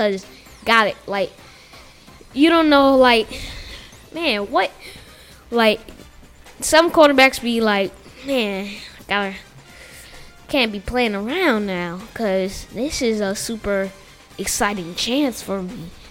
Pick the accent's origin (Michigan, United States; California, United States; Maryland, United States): Maryland, United States; also born or lived in Philadelphia; I was raised in Maryland.